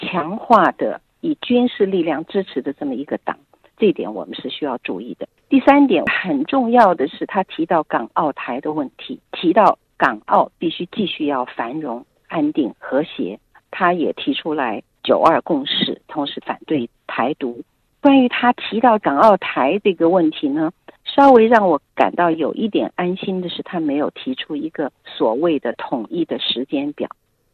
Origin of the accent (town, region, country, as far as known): China